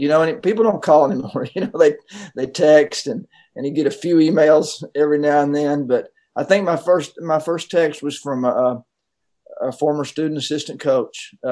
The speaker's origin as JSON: {"language": "English", "town": "Knoxville", "region": "Tennessee", "country": "United States", "tie": "born or raised there", "said": "Well, I grew up in Knoxville. My dad was a sports writer for the Knoxville Journal"}